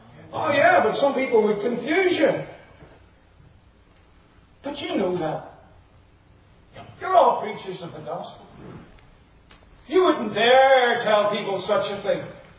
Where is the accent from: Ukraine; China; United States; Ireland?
Ireland; There's a preacher growing up in Ireland down the street from us.